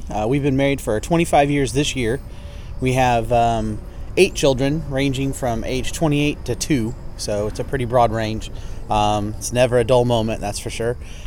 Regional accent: Whiteland, Indiana, United States; we're from Whiteland, Indiana. We live 6 minutes up the road from Dustin.

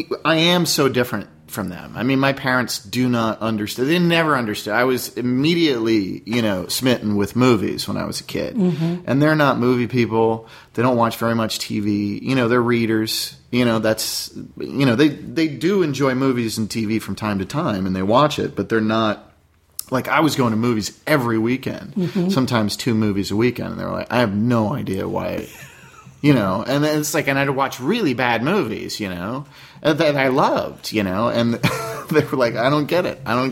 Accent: Boston, Massachusetts, United States; born there; I was born in Boston, Massachusetts.

